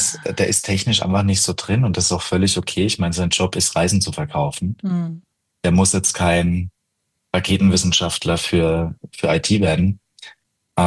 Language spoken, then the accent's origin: German; Rhineland-Palatinate, Germany; Ja, ich komme halt selbst aus der Pfalz. Wir haben einen recht starken Dialekt.